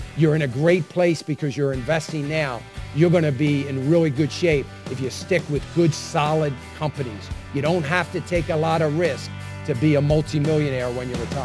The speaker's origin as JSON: {"language": "English", "country": "United States", "said": "I think it's all kind of ridiculous, but I'm an American, so of course I would."}